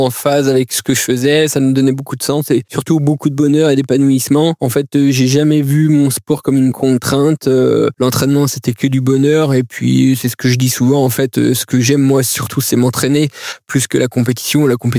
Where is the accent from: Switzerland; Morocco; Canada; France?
France; Bourgogne-Franche-Comté; moi aujourd'hui j'ai 37 ans, je suis natif des montagnes du Jura, j'ai toujours vécu sur le massif du Jura. C'est toute mon enfance, toute mon adolescence, encore aujourd'hui dans la vie d'adulte.